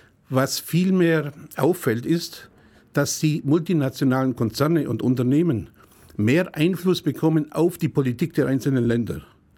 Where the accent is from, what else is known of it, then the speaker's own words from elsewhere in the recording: Senden, Bavaria, Germany; Ich komme aus Senden, aus Bayern und habe hier in Ulm 20 Jahre gearbeitet bei der Gewerkschaft.